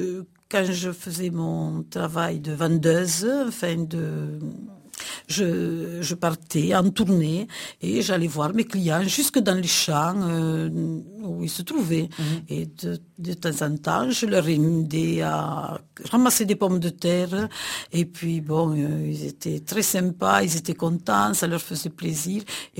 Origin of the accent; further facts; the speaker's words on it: Bellegarde-du-Razès, Occitanie, France; moi je suis née à Bellegarde-du-Razé. Si, je suis audoise.